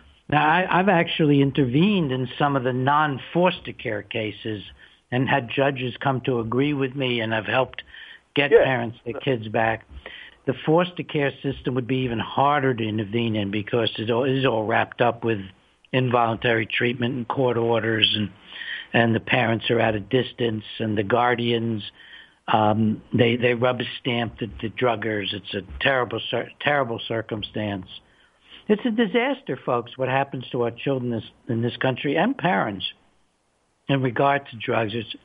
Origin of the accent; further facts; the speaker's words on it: United States; something that we as Americans need to just rear up an outrage about